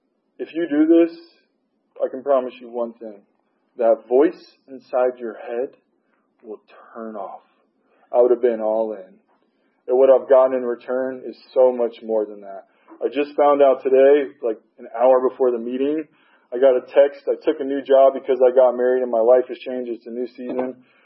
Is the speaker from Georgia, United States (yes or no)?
yes; Georgia, United States; And I'm born and raised in Georgia. I got family, aunts here. I got family all over the state.